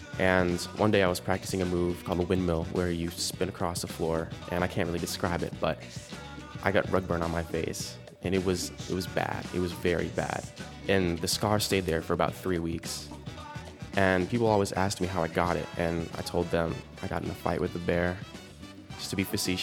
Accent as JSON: {"language": "English", "town": "Denver", "region": "Colorado", "country": "United States", "said": "I'm 17 years old. I'm from Denver, Colorado."}